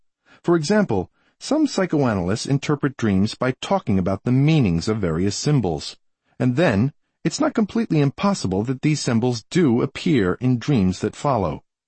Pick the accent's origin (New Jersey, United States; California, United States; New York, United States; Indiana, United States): New York, United States; Far Rockaway; When I got a very early memory, let's say from my hometown of Far Rockaway, then immediately would come a whole sequence of memories, all from the town of Far Rockaway.